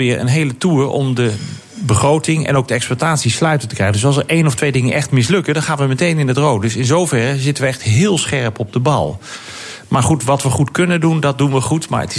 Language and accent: Dutch; Netherlands; En ik zou ons toewensen als Nederlanders om daar meer van te genieten.